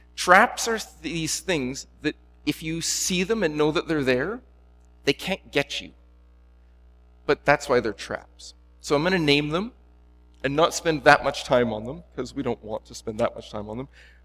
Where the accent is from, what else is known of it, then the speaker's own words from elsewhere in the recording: Edmonton, Alberta, Canada; I grew up in Edmonton